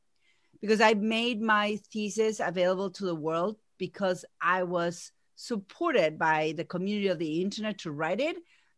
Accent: Buenos Aires, Argentina; moved away as an adult; now in United States; I moved from Buenos Aires, which is a city, to south of Boston in a beautiful area by the coast.

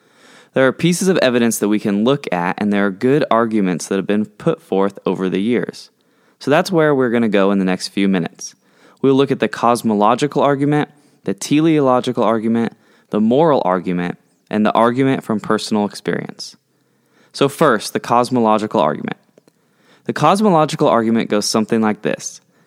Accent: Edmond, Oklahoma, United States; also born or lived in Santa Cruz, California; I grew up in Santa Cruz, California for the first 12 years of my life, and then we moved here to Edmond, Oklahoma, graduated from Deer Creek High School in 2012

